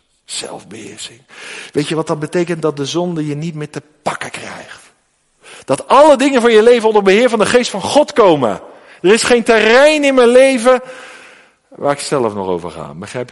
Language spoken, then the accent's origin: Dutch; South Holland, Netherlands; ik kom uit het Westland. Tussen Den Haag en Hoek-Holland.